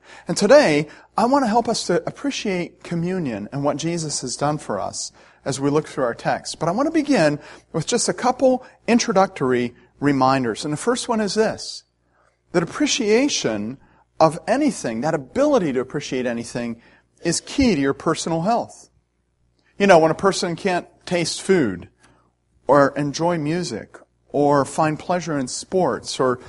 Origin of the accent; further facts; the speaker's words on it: Scotland, United Kingdom; I'm a Scotsman, so I miss free television.